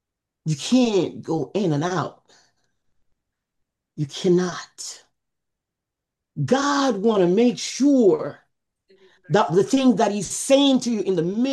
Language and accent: English; Jamaica; Because ooh, I'm from Jamaica.